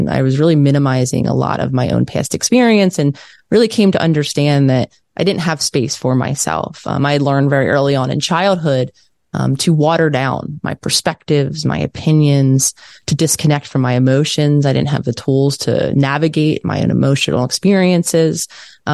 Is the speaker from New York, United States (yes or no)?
no; Philadelphia, Pennsylvania, United States; I had made the decision to live in my hometown, which was Philadelphia at the time.